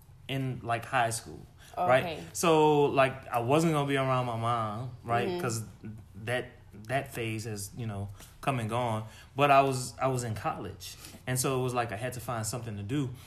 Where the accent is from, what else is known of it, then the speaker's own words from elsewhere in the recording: Villeplate, Louisiana, United States; Like to the point where like I was in my hometown, Villeplate.